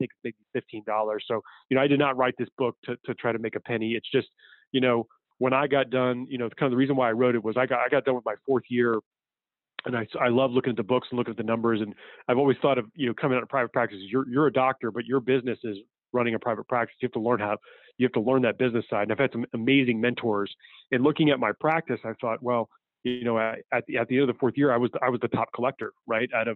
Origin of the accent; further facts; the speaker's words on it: Indiana, United States; growing up in Indiana, the people that I knew that knew him well